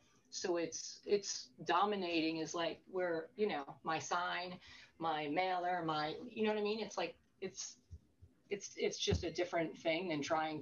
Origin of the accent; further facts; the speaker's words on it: New York, United States; Like, people wear flip-flops, and I'm a New Yorker.